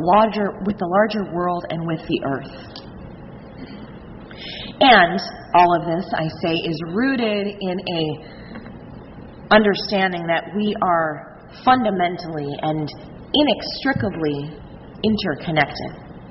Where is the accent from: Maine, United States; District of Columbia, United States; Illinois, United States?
Illinois, United States; Chicago; And also, I'm from Chicago, and so we have really tall buildings.